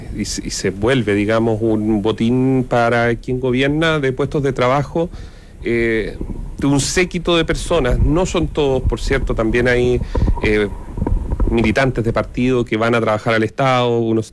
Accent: Los Ángeles, Biobío, Chile; yo que soy de Los Ángeles, si tú sales a los sectores rurales, vas a ver caminos asfaltados

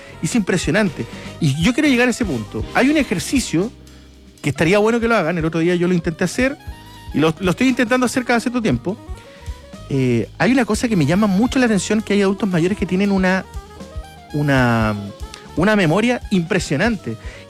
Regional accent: Chile; bueno, somos chilenos, ¿qué vamos a hacer?

